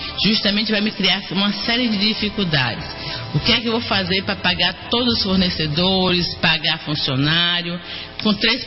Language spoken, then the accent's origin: Portuguese; Araçás, Bahia, Brazil; Araçás é minha terra, Araçás eu amo demais. Foi lá que nasci, lá que eu cresci, lá que eu vivi todos esses anos da minha vida e lá que eu quero continuar vivendo.